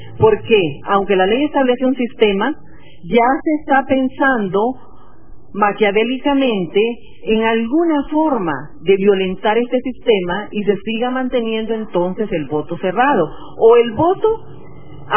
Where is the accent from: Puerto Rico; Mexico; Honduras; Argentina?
Honduras; nosotros, por ejemplo, como pueblo hondureño, hemos estado acostumbrados a votar por el partido